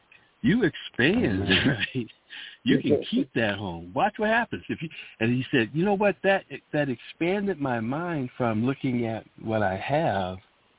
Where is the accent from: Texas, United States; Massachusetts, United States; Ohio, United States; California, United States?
Massachusetts, United States; New Bedford; we're putting two in my hometown of New Bedford